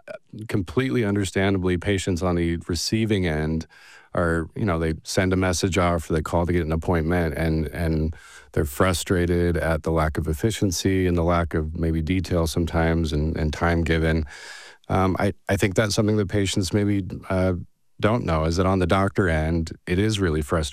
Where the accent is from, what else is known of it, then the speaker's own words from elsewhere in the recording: Salt Lake City, Utah, United States; So I'm originally from Salt Lake. I did my undergrad at the University of Utah